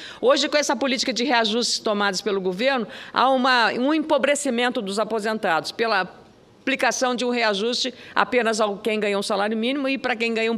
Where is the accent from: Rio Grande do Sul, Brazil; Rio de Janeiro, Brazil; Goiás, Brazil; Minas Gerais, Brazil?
Rio Grande do Sul, Brazil; como sou do Rio Grande do Sul